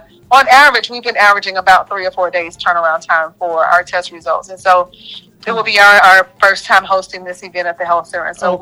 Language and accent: English; Chicago, Illinois, United States; I came down here from Chicago because my high school teacher told me to go there I would be in the HBCU Mecca.